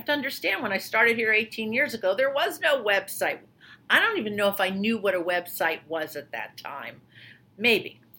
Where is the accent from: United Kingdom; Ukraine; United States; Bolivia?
United States; New York; I'm originally from New York, but I did get over it.